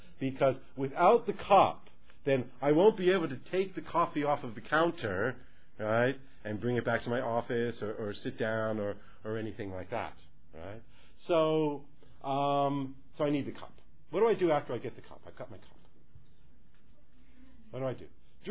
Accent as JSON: {"language": "English", "region": "New York", "country": "United States", "lives_now": "Hong Kong", "said": "Because I'm from New York, you know, and if you go into McDonald's in New York"}